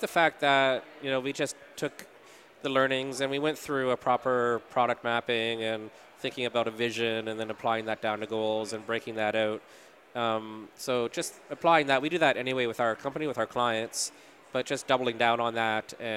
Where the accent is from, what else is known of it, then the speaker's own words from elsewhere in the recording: Toronto, Ontario, Canada; I'm from Toronto